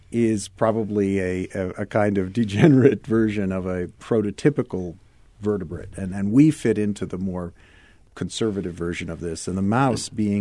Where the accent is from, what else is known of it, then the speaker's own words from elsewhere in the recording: Wilmington, Delaware, United States; I grew up in Wilmington, Delaware.